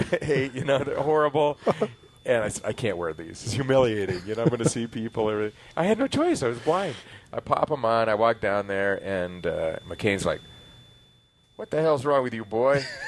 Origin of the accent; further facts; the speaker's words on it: Mesa, Arizona, United States; And of all places, Mesa.